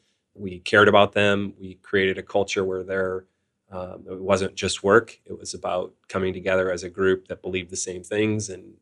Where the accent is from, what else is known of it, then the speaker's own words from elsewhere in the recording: St. Louis, Missouri, United States; Grew up believing that soccer was going to be my career growing up in St. Louis and following the Steamers and seeing how big soccer was here.